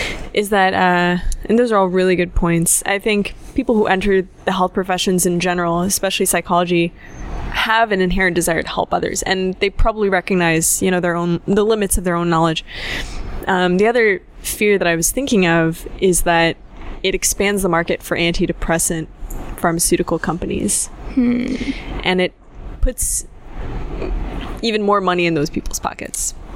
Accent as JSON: {"language": "English", "country": "Canada", "tie": "born there", "said": "I was born in Canada, yeah."}